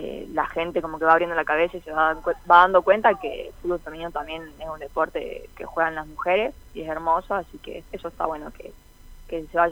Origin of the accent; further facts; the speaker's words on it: Salta, Argentina; moved away; me fui de Salta.